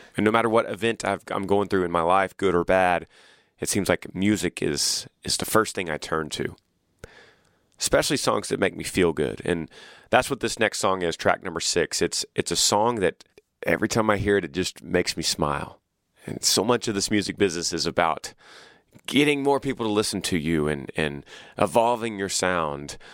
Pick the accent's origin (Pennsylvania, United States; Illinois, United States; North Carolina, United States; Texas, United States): Texas, United States; of Texas. We all watched it on the news, and we saw the strength of people. We saw the strength of my home state.